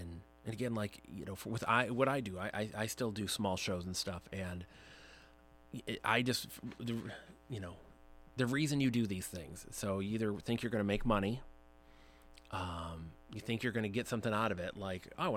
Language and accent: English; Michigan, United States; and I'm from the Mitten